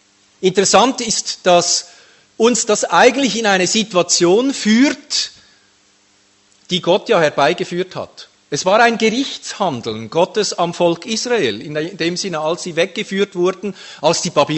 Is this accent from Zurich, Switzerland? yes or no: no; Hunzenschwil, Aargau, Switzerland; Ich freue mich, dass ich wieder mal in Hunzenschwil sein kann. Ich meine, es ist meine Heimatgemeinde, meine Heimgemeinde, aber ich war jetzt, glaube ich, fast ein Jahr nicht mehr da.